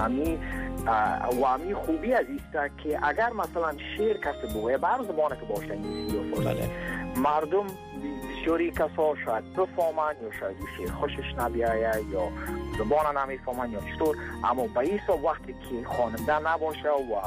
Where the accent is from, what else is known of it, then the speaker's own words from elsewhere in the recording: Afghanistan; چرا که اصلا خونم افغان است و خودم افغان هستم